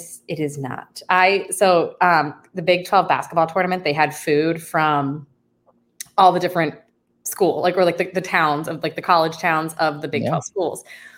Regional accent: Philadelphia, Pennsylvania, United States; now in Boston, United States; I have every right to be a pizza snob growing up in Philly, living in Boston, like frequenting New York growing up and all through my adulthood

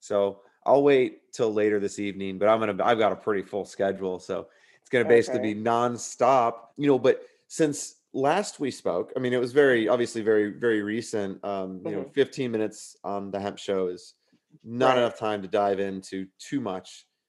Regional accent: Texas, United States; born there; I was probably there for 3 months as an infant, but still I was born in Texas.

